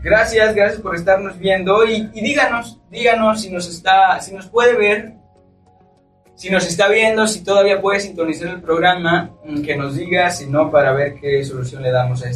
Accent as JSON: {"language": "Spanish", "country": "Mexico", "said": "Entre todo, ya ves que así somos los mexicanos, ¿no?"}